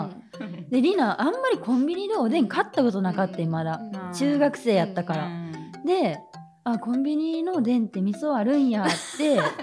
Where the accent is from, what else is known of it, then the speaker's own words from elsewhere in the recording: Hyogo, Japan; accent: Banshu dialect; 兵庫弁、兵庫も広いからいろいろあって、あの私の地元は播州弁って言われてる方言を使うねんけど